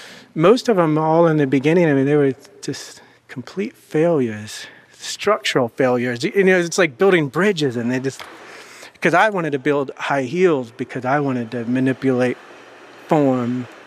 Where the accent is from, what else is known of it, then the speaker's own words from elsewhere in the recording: Kokomo, Indiana, United States; Kokomo, Indiana. We had steel mills and auto factories and sort of a lot of factories.